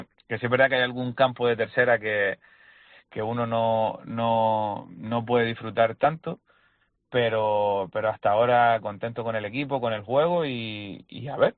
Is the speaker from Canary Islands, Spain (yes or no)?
yes; Canary Islands, Spain; also born or lived in La Palma; Sí, nací en La Palma por circunstancias. Al final, mis abuelos en aquella época, cuando mi madre estaba embarazada, pues trabajaban en La Palma, pero somos todos de aquí, de Gran Canaria, del barrio de Sarte.